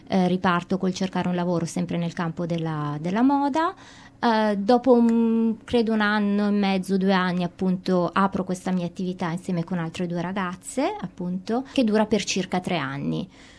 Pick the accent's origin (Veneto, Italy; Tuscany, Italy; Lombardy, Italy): Lombardy, Italy; Milan; vengo da Milano, ho 38 anni